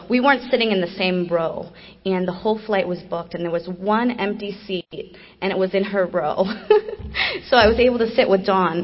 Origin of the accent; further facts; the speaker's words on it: Fort Lauderdale, Florida, United States; also born or lived in Chicago; I'm 25 years old. I got sober at 18. I was born in Chicago, Illinois. When I was two, my parents, who were married at the time, moved to Fort Lauderdale. I spent 15 years there.